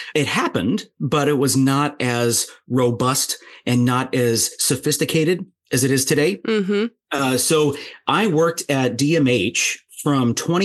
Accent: St. Louis, Missouri, United States; growing up in St. Louis in a family of St. Louis law enforcement officers

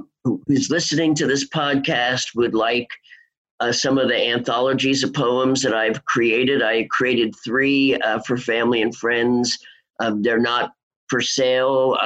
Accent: New York City, New York, United States; also born or lived in Seattle; if it's Seattle or my hometown, New York City

